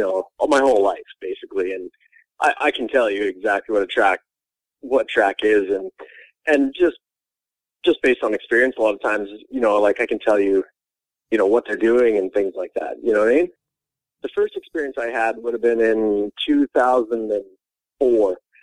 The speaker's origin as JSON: {"language": "English", "region": "Alberta", "country": "Canada", "tie": "born or raised there", "said": "My dad's a park ranger up in Alberta here. I was born in Banff National Park, and I grew up in the provincial park system my whole life. Lived out in the wilderness."}